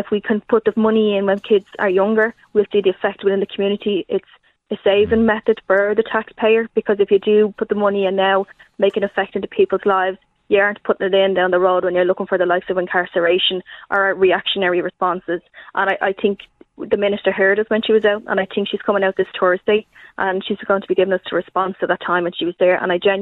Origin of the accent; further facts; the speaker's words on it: Dublin, Leinster, Ireland; I'm from Ballyfermot myself